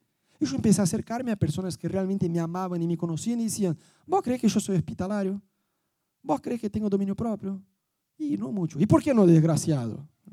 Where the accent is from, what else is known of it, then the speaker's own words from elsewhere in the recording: Brazil; Spanish is a second language; moved away; nosotros vivíamos en Brasil, ya sé que los que nos visitan no se dieron cuenta que yo soy brasileño porque hablo español bastante bien. Yo vivía en Brasil